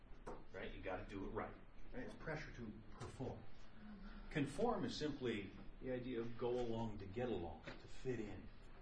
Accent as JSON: {"language": "English", "country": "Canada", "tie": "born or raised there", "said": "I grew up in Canada. We don't do GPA or whatever."}